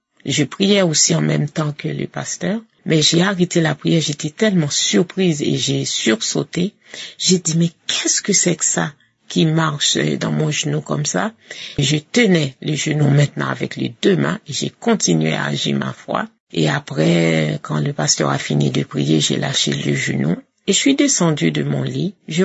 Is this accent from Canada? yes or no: no; Haiti; now in France; Je suis une Haïtienne qui habite en France.